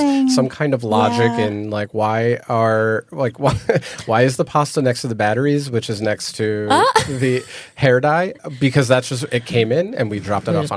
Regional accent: Philadelphia, Pennsylvania, United States; I'm from Philadelphia.

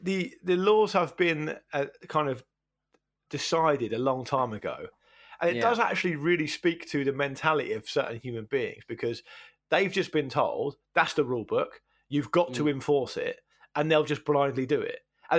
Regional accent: Portsmouth, South East England, United Kingdom; when I was a kid, growing up in Portsmouth, it was only really sailors and criminals that had tattoos, really.

